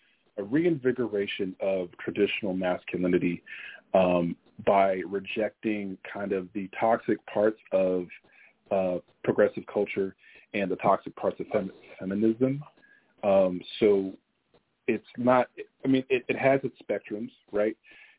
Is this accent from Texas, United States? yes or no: yes; Texas, United States; I'm from Texas.